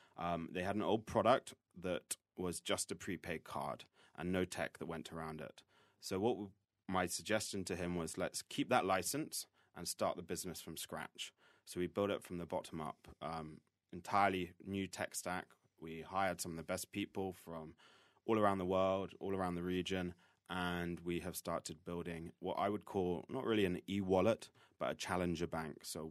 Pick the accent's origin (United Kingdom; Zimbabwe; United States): United Kingdom; London; I'm originally from London